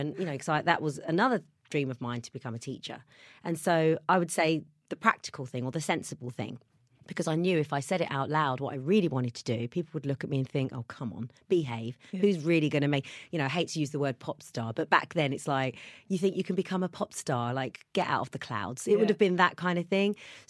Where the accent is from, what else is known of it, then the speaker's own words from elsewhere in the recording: Welwyn Garden City, East of England, United Kingdom; I came from a very, very small town, Welwyn Garden City, and I felt very safe in my hometown.